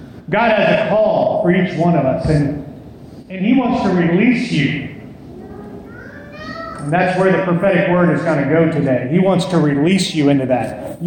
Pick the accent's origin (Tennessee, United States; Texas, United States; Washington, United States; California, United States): Texas, United States; You have to forgive me, I might speak a little bit slower. I'm from Texas.